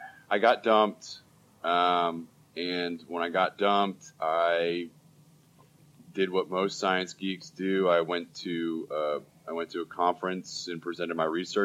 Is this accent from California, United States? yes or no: no; Rhode Island, United States; But I'm originally from Rhode Island. The, you know, small state that no one has ever been to.